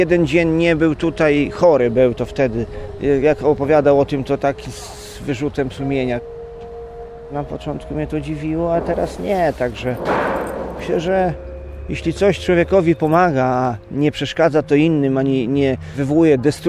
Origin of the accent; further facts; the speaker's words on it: Rejowiec, Lublin Voivodeship, Poland; Pochodzę z Rejowca, pracowałem w cukrowni przez 16 lat